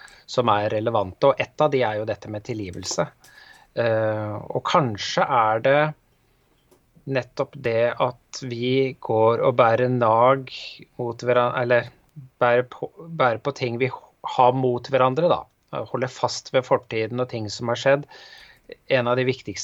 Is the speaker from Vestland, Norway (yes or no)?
yes; Bergen, Vestland, Norway; moved away; Da jeg flyttet fra Bergen for en del år siden, så merket jeg nok at det var et litt annet lynne her enn der jeg kom fra.